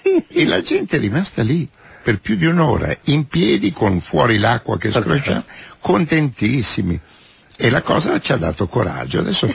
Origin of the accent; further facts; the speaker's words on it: Milan, Lombardy, Italy; dove ci si vive noi che siamo di Milano, con, insomma, come un ingranaggio